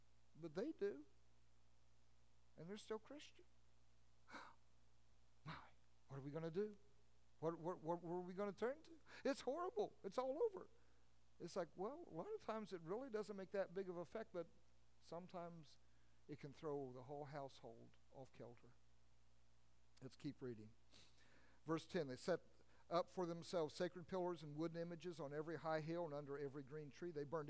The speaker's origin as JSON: {"language": "English", "country": "United States", "said": "I am of German descent, but I don't celebrate German holidays because I'm an American."}